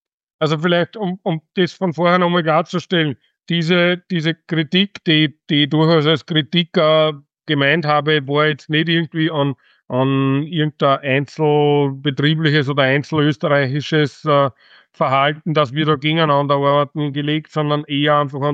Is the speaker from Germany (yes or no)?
no; Austria; als Österreicher